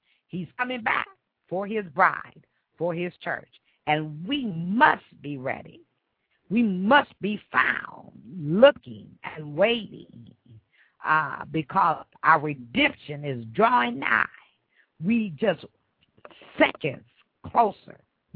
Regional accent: Midwest, United States; Well, when I was growing up in the Midwest, they used to have tornado drill all the time

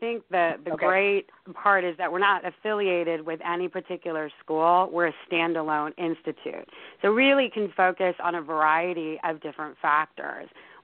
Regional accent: San Antonio, Texas, United States; now in Syracuse, United States; I'm actually from San Antonio, so being from San Antonio, always involved near military installations, always doing work with the military. When I moved to Syracuse, I was missing that.

